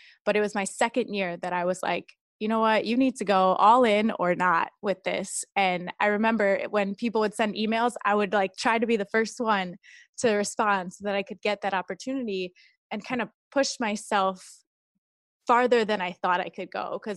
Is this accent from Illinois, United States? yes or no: yes; Chicago, Illinois, United States; I grew up in Chicago watching the Bulls, and everyone who mentions Bulls in the 90s knows Michael Jordan.